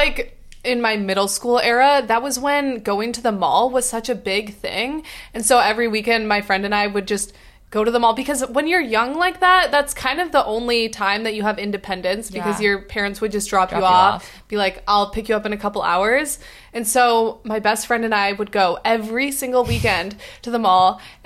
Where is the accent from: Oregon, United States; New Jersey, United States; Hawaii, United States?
Oregon, United States; Portland; I mean, I grew up in Portland, and so thrifting was also a huge thing there.